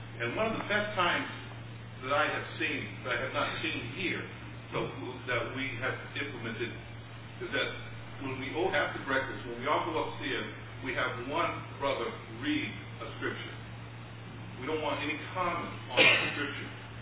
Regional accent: Bristol, Connecticut, United States; from Bristol, Connecticut.

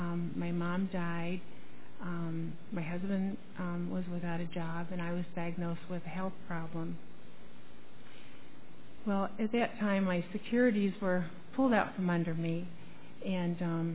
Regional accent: Erie, Pennsylvania, United States; I grew up in Erie, PA, and some of you people are here tonight.

